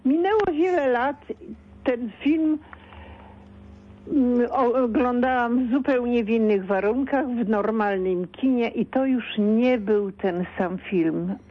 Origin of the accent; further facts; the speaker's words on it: Masovian Voivodeship, Poland; pochodzę z niewielkiego miasta na Mazowszu.